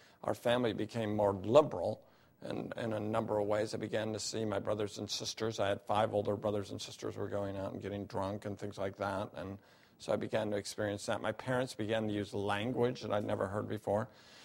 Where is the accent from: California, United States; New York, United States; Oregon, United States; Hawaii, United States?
Oregon, United States; Salem; I grew up in Salem, Oregon. My mom and dad were from St. Paul, Minnesota.